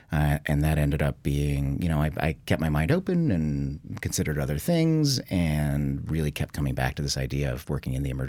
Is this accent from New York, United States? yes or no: yes; Brooklyn, New York, United States; As I said, I grew up in Brooklyn, and I actually used to be able to see the Twin Towers from my brother's bedroom.